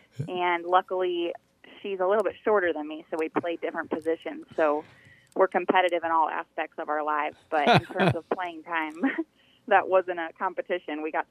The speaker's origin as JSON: {"language": "English", "town": "White Lake", "region": "Michigan", "country": "United States", "tie": "born or raised there", "said": "I went to high school at Waterford Kettering in Waterford, Michigan, and I grew up in White Lake, Michigan"}